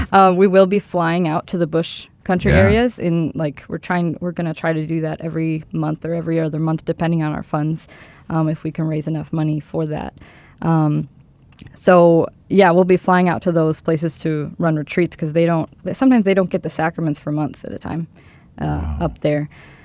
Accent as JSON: {"language": "English", "region": "Minnesota", "country": "United States", "said": "I'm nervous about I'm from Minnesota, but the coldness, you know, I mean, just like the weather."}